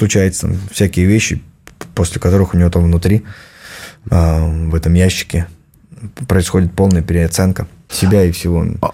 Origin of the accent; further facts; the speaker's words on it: Taganrog, Rostov Oblast, Russia; отдать должное моему родному городу, где я родился и вырос